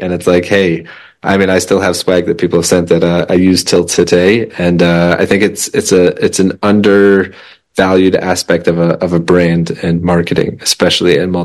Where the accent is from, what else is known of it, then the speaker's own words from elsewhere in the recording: Colorado, United States; moved away; So I grew up in Colorado and I grew up skiing Copper Mountain.